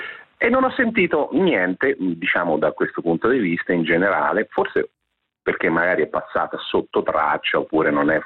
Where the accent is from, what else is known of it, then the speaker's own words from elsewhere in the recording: Marche, Italy; io effettivamente non ho cadenza marchigiana, però sono marchigiano al 100%.